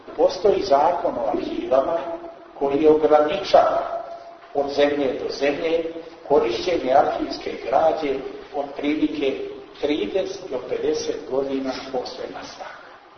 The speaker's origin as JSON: {"language": "Serbian", "country": "Montenegro", "said": "kod nas u Crnoj Gori."}